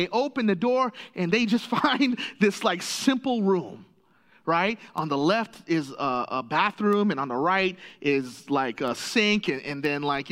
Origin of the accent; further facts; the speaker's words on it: Tennessee, United States; I grew up in Tennessee, it's real, okay?